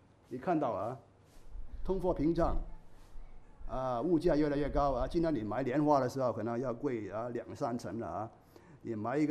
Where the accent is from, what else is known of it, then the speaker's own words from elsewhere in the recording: Hong Kong; 那也是影响我们香港人的财富